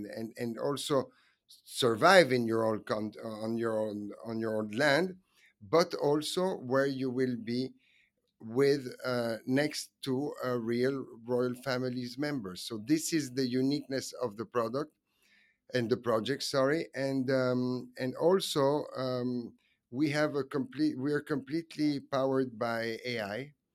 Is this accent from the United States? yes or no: no; Italy; English is a second language; I'm Italian. I come from the Italian royal family. My grandfather was the last king of Italy.